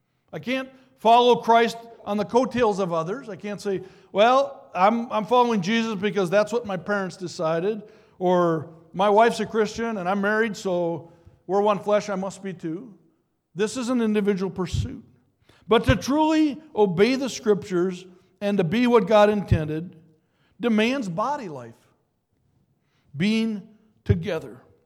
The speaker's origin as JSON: {"language": "English", "town": "Brooklyn Center", "region": "Minnesota", "country": "United States", "tie": "born or raised there", "said": "I grew up in Brooklyn Center and never was embarrassed growing up to say I'm from the suburb of Brooklyn Center, north side of Minneapolis."}